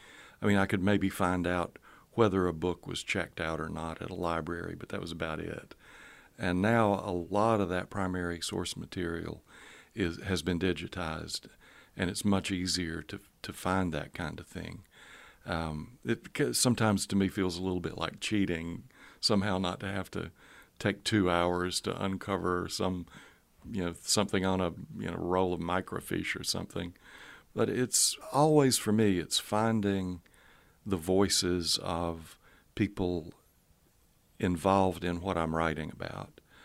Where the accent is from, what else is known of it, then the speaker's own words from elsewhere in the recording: Appalachia, United States; I just base my characters on women I knew, Appalachian women I knew growing up, and they pretty much were all these tough women.